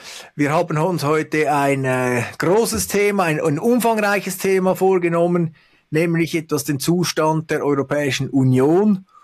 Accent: Switzerland; Und jetzt als Schweizer bin ich da etwas stutzig

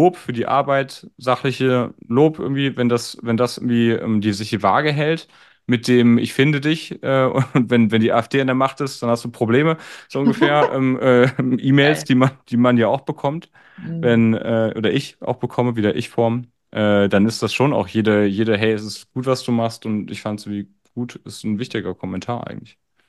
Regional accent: West Germany, Germany; now in Berlin, Germany; ich bin Wessi in Berlin

